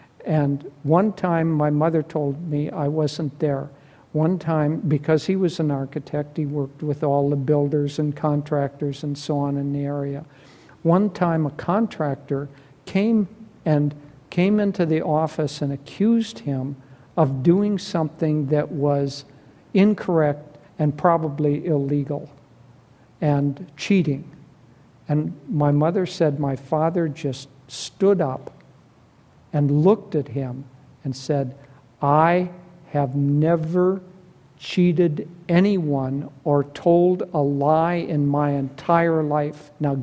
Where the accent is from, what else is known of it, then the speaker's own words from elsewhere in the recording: Minnesota, United States; I grew up in Minnesota